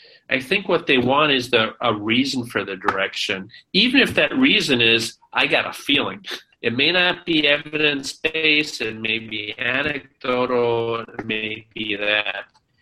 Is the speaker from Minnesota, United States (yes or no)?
yes; Minnesota, United States; I come from Minnesota, but I train in Chicago, two different styles of communicating, direct versus indirect.